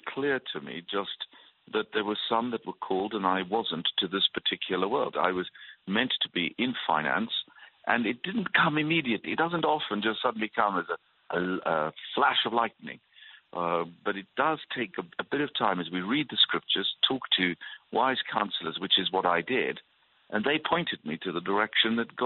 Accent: South Africa; moved away as an adult; now in England; I was brought up in South Africa, came to England, where I came to study at Cambridge University.

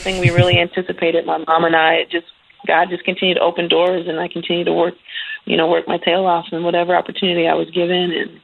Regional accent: Jefferson City, Missouri, United States; My childhood was very fun. I grew up, I was actually born in the Midwest. I was born in Jefferson City, Missouri. My mom has some extended family there that she's very close to, and she wanted to raise me with family and around that family.

